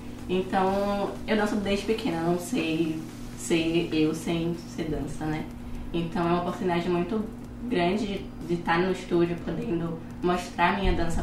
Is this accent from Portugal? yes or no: no; Brazil; A gente é brasileira, a gente precisa levar isso, a gente tem tanta diversidade